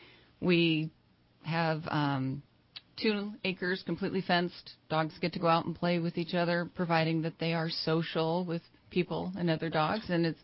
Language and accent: English; Redding, California, United States; Well, I'm a North State native. I was born and raised here in Reading.